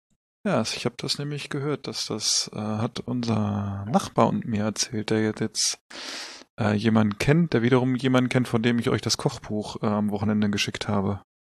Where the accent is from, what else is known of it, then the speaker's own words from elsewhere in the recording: Hanover, Lower Saxony, Germany; so als Hannoveraner.